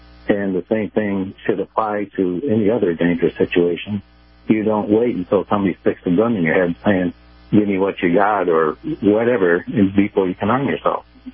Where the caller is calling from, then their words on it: Clearwater, Florida, United States; from Clearwater.